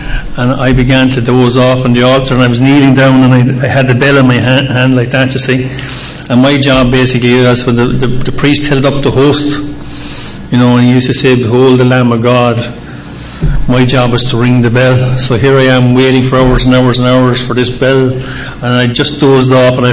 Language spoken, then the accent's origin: English; Cork, Munster, Ireland; born there; Essentially, I was born in Cork in Southern Ireland. Now, I had a large family. I have 9 brothers. I have 3 sisters.